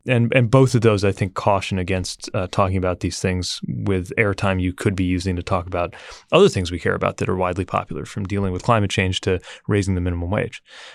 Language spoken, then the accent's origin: English; Indiana, United States; Birch Bayh, my home state senator in Indiana